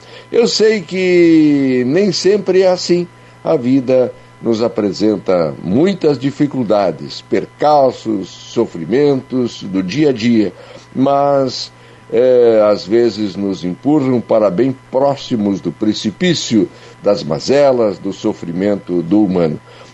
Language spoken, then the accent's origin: Portuguese; Lagoa Vermelha, Rio Grande do Sul, Brazil; Eu só falo bem da minha terra.